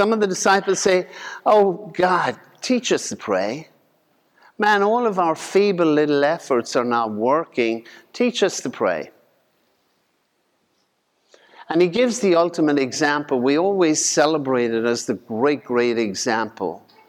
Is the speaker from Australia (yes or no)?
no; Ireland; When I was growing up in Ireland, seeing it